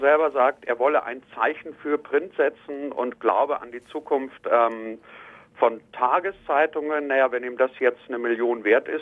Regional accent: Bavaria, Germany; Ich komme aus Niederbayern und ich kenne das Straubinger Tagblatt.

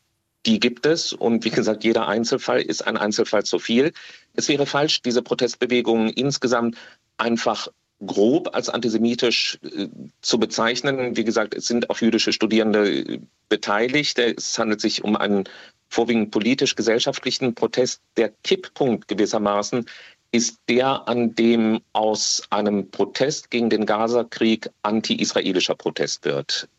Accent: Germany; now in United States; das wir als Deutsche mitbringen

